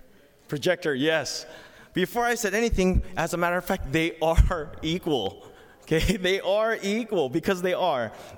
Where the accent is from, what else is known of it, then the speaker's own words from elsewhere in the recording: Kansas, United States; How's your transition from Kansas coming along? Because that's where I came from. I came from the Midwest. Came from a long way.